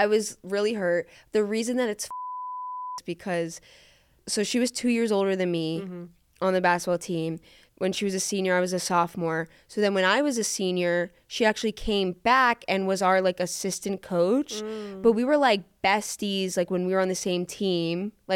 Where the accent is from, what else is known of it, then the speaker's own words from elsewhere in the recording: New York, United States; accent: New York; now in Florida, United States; It's my New York accent because I'm actually from New York, but then we moved to Florida.